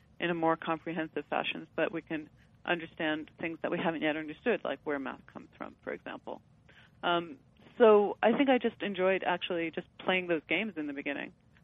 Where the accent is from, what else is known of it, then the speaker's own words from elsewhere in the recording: Queens, New York, United States; Hi. I grew up in Queens, New York.